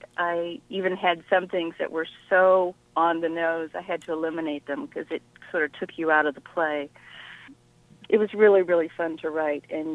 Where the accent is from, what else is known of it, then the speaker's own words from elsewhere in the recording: Texas, United States; I grew up in Texas.